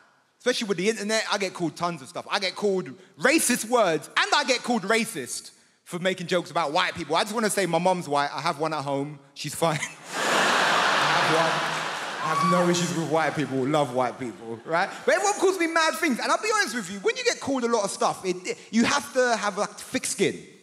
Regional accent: Ilford, London, United Kingdom; I'm from Ilford, man. If you don't know Ilford, it's in between East London. Don't you cheer Ilford, goddammit. Ilford is horrible. It's in between East London and hell. That's where Ilford is.

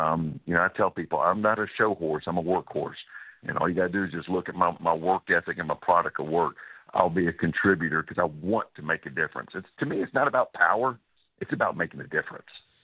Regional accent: Florida, United States; I was born and raised in Northwest Florida.

